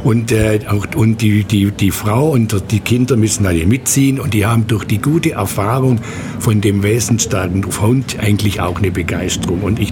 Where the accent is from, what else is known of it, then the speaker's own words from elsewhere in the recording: Ulm, Baden-Württemberg, Germany; ich bin gebürtiger Ulmer, wohne in Neu-Ulm